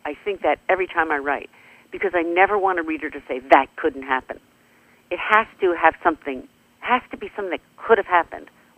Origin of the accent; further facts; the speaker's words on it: Philadelphia, Pennsylvania, United States; I'm a Philadelphian, so it was a real honor.